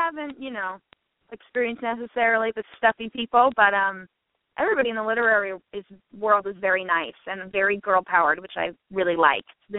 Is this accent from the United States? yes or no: yes; Portland, Oregon, United States; I'm from Portland, Oregon, and we have Powell's here.